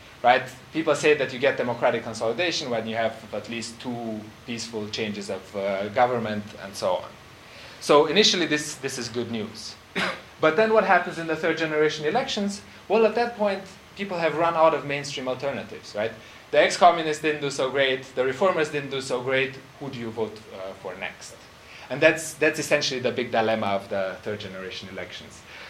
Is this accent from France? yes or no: no; Romania; obviously, I'm from Romania, so that's where the initial interest came from